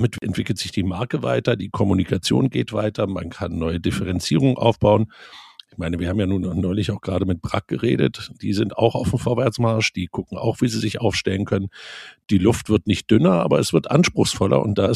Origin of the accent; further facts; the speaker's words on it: Switzerland; wir als Schweizer